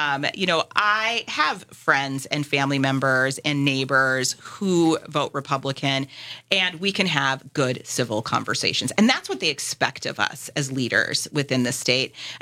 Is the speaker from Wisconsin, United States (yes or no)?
yes; Brookfield, Wisconsin, United States; So, number one, I've lived in Waukesha County. I grew up here. I grew up in Brookfield. I live in Waukesha now.